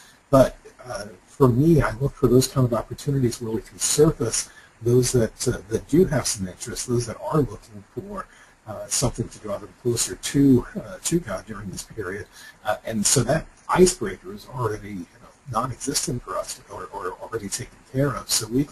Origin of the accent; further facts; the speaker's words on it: New York City, New York, United States; And I grew up in New York City, so you can be in your face about anything and feel comfortable.